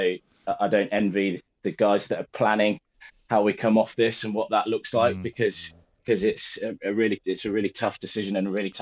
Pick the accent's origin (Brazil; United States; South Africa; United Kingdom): United Kingdom; Birmingham, West Midlands; I'm from Birmingham and went to school in Birmingham